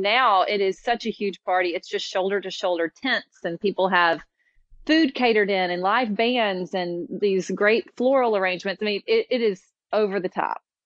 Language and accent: English; Grenada, Mississippi, United States; I grew up in Grenada, Mississippi, which is about 90 miles south of Memphis, Tennessee, and went to a really small little high school.